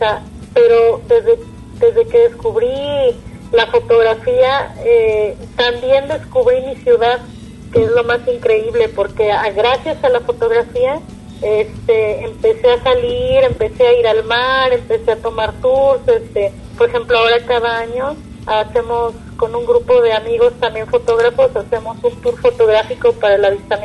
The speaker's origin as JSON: {"language": "Spanish", "town": "Puerto Vallarta", "region": "Jalisco", "country": "Mexico", "tie": "born there", "said": "yo por ejemplo soy nacida aquí en Puerto Vallarta, soy pata salada"}